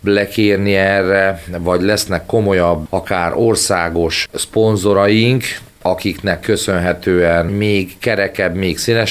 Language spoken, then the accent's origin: Hungarian; Vojvodina, Serbia; now in Kiskunhalas, Hungary; át a szerbiai vajdaságból ide Kiskunhalasra, mi már népzenével foglalkoztunk, tehát tanultunk aktívan népzenét otthon Vajdaságban is, és aztán itt is.